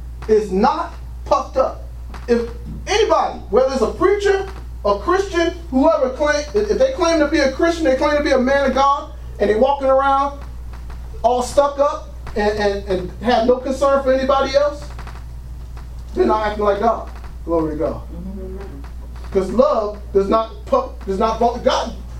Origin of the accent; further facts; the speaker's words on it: Trenton, New Jersey, United States; How dare, who do you think you are? I'm from Trenton, man. Don't play that.